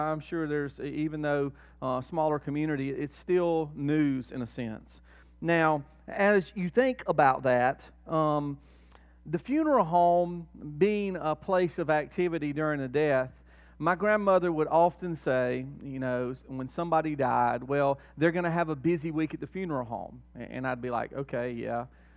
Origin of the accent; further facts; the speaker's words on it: Whitmire, South Carolina, United States; Now, y'all know I grew up in Whitmire. Whitmire is a small town. I think when I lived there, population 1,500, 2,000 people.